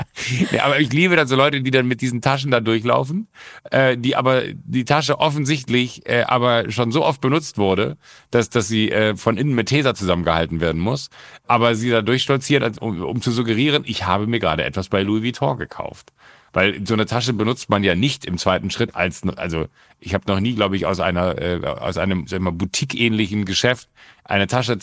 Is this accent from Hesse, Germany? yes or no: no; Mönchengladbach, North Rhine-Westphalia, Germany; ich bin dann in Gladbach groß geworden